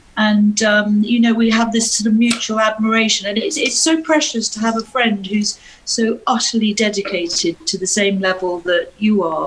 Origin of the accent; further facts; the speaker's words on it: London, United Kingdom; So, no, I'm a Londoner. I love it here. This is my world.